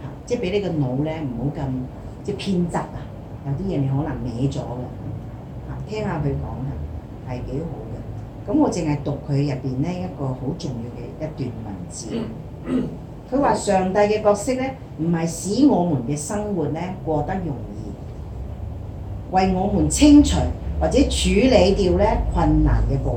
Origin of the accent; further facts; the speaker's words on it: Chaozhou, Pingtung County, Taiwan; born there; 他就去搬去台灣的南部，原來那個就是我的出生地，叫潮州的地方